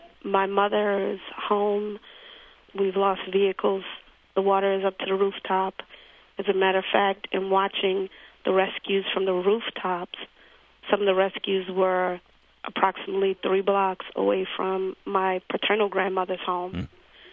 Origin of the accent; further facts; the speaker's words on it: New Orleans, Louisiana, United States; We're from the Ninth Ward. We're all professional people.